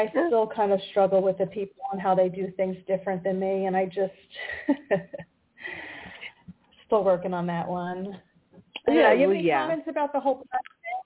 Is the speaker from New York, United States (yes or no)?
yes; New York, United States; you know, I come from New York and I'm used to pitching a lot of people